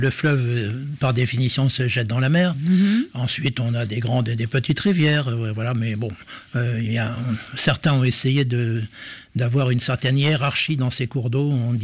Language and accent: French; France; il faut quand même savoir que chez nous, en Europe, en France